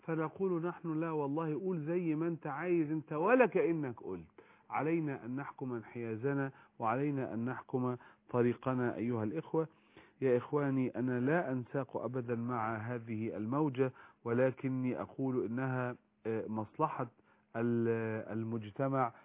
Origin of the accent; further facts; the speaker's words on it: Egypt; احنا مصريين، احنا شعب مصري